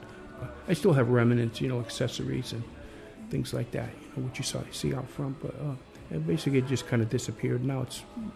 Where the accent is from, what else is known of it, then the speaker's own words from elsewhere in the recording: Hartford, Connecticut, United States; born there; Well, I was born in Hartford.